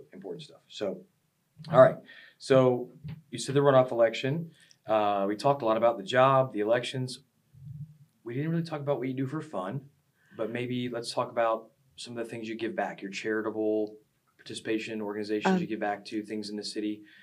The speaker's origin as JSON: {"language": "English", "town": "Pasadena", "region": "California", "country": "United States", "tie": "born or raised there", "said": "I was born in Pasadena, as I said earlier, and I've stayed here and I've raised a family here, so I'm proud to call it home"}